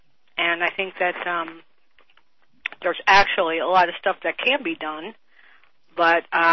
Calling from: Wisconsin, United States; Look, I'm calling from Wisconsin, Bob.

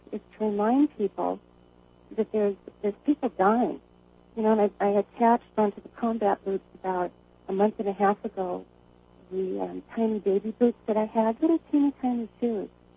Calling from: Seattle, Washington, United States; I said, you know, I said, I'm calling from Seattle.

